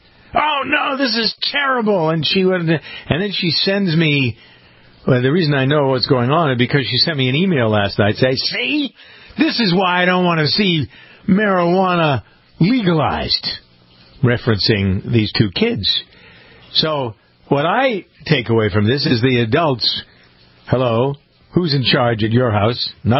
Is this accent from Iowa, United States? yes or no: no; Framingham, Massachusetts, United States; born or raised there